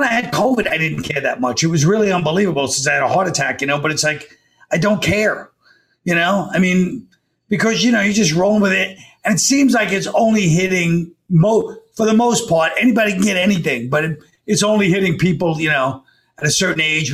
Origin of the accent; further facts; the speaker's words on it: Brooklyn, New York, United States; I'm from Brooklyn, but basically I know East Meadow because it's one of those Irish Nassau County towns that we love.